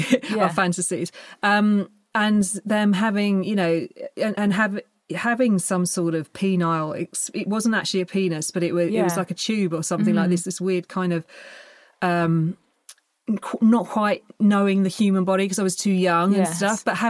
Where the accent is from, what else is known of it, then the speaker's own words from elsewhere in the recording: England, United Kingdom; as an English person that lost her virginity at 16